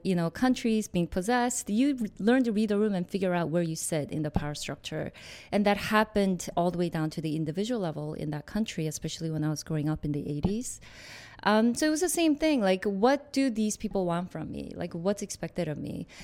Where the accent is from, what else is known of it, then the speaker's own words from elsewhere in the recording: South Korea; as a child growing up in Korea, there's a word in the Korean culture called nunchi